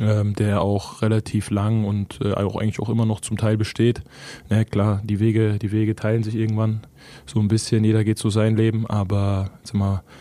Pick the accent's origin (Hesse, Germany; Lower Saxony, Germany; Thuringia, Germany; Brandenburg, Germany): Hesse, Germany; Lampertheim; also born or lived in Heppenheim; Ich bin in Heppenheim geboren und ich glaube, ich bin da aber auch nur reingefahren zur Geburt und dann sofort wieder rausgefahren. Weil ich bin dann in Lampertheim aufgewachsen.